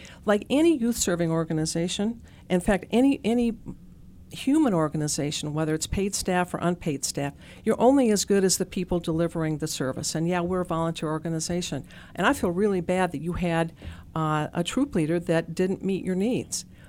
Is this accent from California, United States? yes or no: no; Port Huron, Michigan, United States; I was raised in Port Huron, which is a very big hockey town